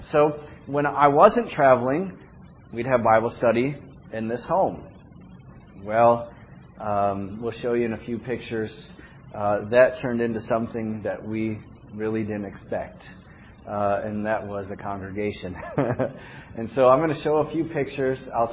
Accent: Paris, Tennessee, United States; born there; I was born in Paris, Tennessee.

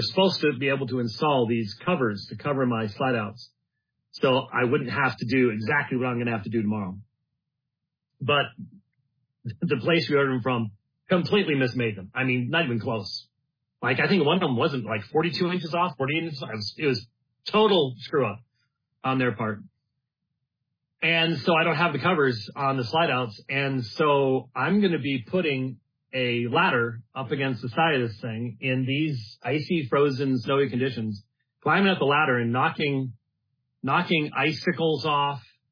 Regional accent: Phoenix, Arizona, United States; And I'm from Phoenix.

